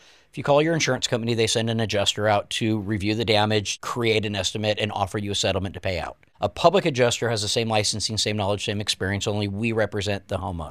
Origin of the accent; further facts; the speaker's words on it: California, United States; I'm from California. I make my own Mexican food.